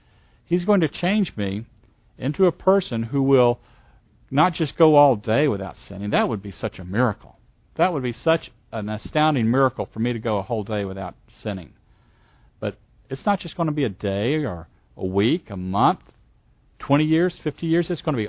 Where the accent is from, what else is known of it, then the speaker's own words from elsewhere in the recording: Southern United States, United States; I can remember as a young boy growing up in the South, and I would come through this passage